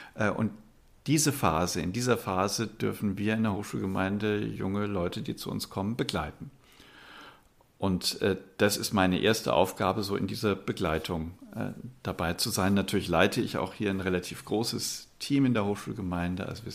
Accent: Hammelburg, Bavaria, Germany; ich komme aus einer Kleinstadt, aus Hammelburg

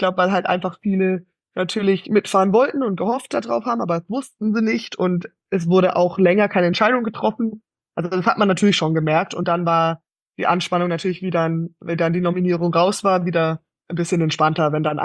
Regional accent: United States; now in Germany; Natürlich bedeutet mir meine Kindheit und wie ich aufgewachsen bin in den USA, meine ganzen Freunde dort sehr viel.

